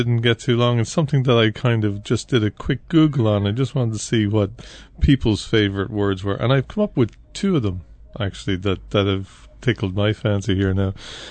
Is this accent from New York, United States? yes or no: yes; New York City, New York, United States; moved away as an adult; now in Dundalk, Ireland; I was brought up in New York City, in Brooklyn, not far from where Conor McGregor spent the night in jail the night before last. I came to Dundalk to college first in 1974